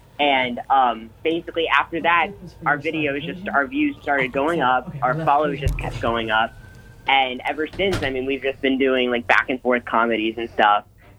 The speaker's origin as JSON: {"language": "English", "town": "Pittsburgh", "region": "Pennsylvania", "country": "United States", "lives_now": "Orlando, United States", "said": "I am 19 years old. I'm from Pittsburgh, PA originally, but I currently reside down in Orlando, Florida."}